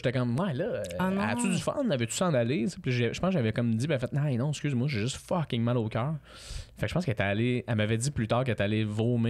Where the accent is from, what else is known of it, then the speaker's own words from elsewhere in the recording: Quebec, Canada; Ouais, moi, je viens de la Rive-Nord.